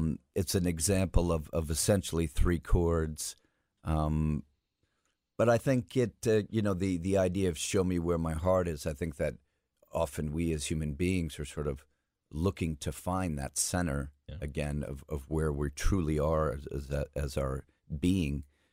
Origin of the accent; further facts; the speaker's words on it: Greenwich, Connecticut, United States; Yeah, I grew up in Riverside, which is a part of Greenwich, but kind of Riverside and Old Greenwich have their own character.